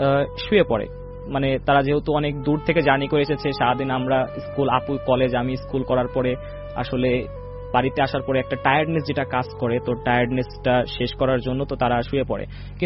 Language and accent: Bangla; Sreepur, Khulna Division, Bangladesh; আমার গ্রামের বাড়ি যেহেতু মাগুরা শ্রীপুরে, তো এই শ্রীপুরের আমার নিজের বাড়িকে ঘিরেই এই ঘটনাটা।